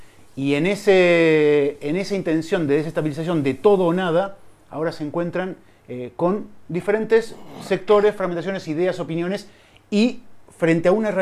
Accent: Basque Country, Spain; Desde aquí, como vascos, como internacionalistas

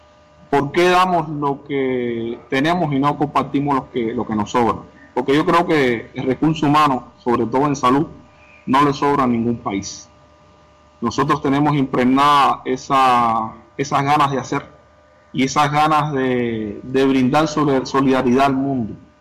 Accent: Cuba; Es que nosotros como cubanos tenemos una experiencia, yo creo que muy grande, de la colaboración

